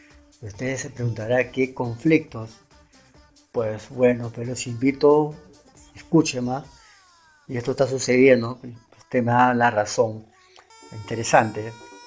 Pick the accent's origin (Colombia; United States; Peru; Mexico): Peru; Por la semejanza en cultura que tenemos con nosotros, yo soy de Perú, ¿no?